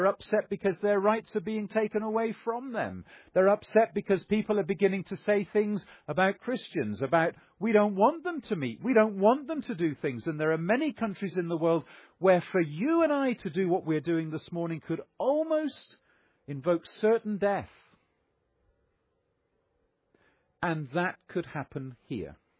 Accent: Northern Nigeria, Nigeria; born there; and I was born in West Africa, right in the far north of Nigeria

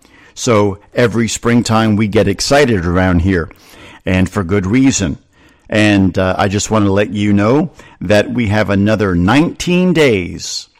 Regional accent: New Jersey, United States; Growing up in New Jersey and heading down to the shore every Memorial Day weekend

